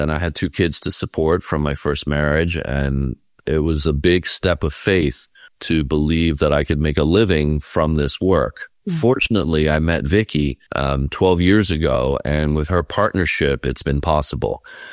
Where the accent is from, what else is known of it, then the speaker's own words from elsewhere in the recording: Fort Lauderdale, Florida, United States; This was in South Florida, where I grew up in Fort Lauderdale.